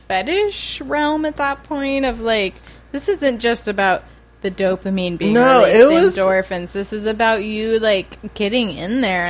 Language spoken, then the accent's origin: English; West Coast, United States; I grew up on the West Coast where they're overrun by mosquitoes